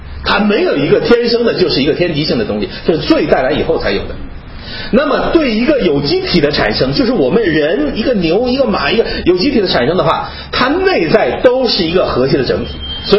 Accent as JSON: {"language": "Chinese", "country": "China", "said": "这一点跟我们中国人所谈的很奇特"}